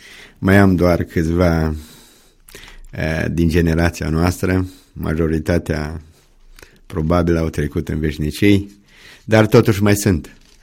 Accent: Hodiș, Bihor County, Romania; N-am crescut în Câmpia Turzii, am lucrat în Câmpia Turzii, dar am fost născut în Hodiș, acolo am făcut 4 clase primare, după aia am continuat gimnaziu la Poieni.

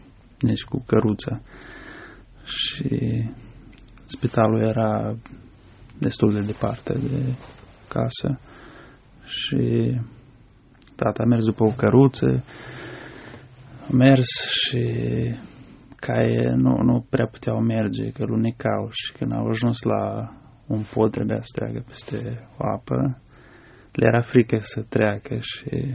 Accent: Moldova; born there; M-am născut în Republica Moldova, chiar pe malul Prutului, într-un sat.

